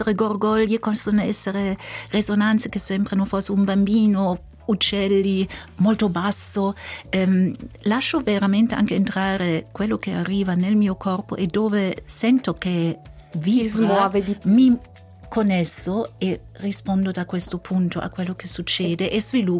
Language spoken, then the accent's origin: Italian; Heidelberg, Baden-Württemberg, Germany; born there; Italian is a second language; also born or lived in Berlin; Sono nata a Heidelberg e da lì mi sono trasferita a Berlino